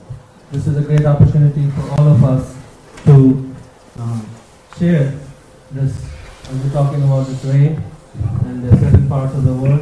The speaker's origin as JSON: {"language": "English", "country": "India", "said": "Right when we came from India, we all remember."}